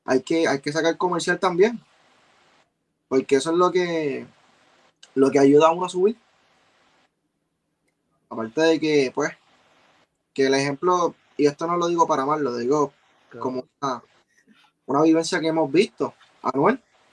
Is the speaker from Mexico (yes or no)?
no; Bayamón, Puerto Rico; Yo soy de Bayamón, acá en la casa, papi, ya tú sabes.